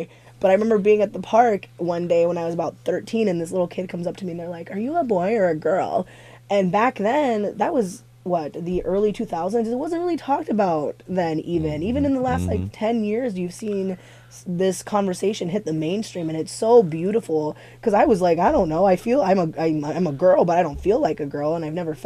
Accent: Texas, United States; I was raised in a very, first of all, I was raised in Texas, super conservative state in the first place.

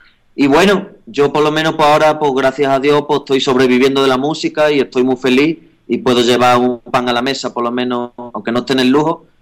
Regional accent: Spain; born there; Yo nací en España, mi familia viene de Bolivia, pero yo nací en España

